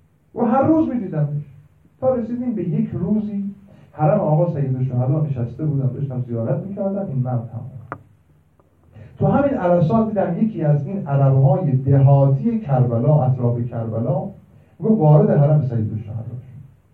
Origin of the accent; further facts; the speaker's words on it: Iran; فهمید که من ایرانیم